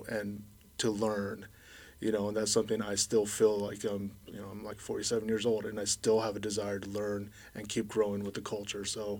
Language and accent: English; Juneau, Alaska, United States; also born or lived in Maryland; am from Tlukut Kwan, up in Haines, and I'm Raven Sockeye. I was born and raised in Juneau, left, joined the military, did that for 20 years, retired in Maryland